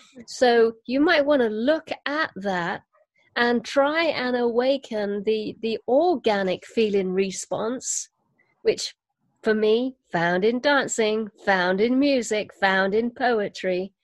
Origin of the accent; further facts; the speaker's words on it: United Kingdom; and of course I'm British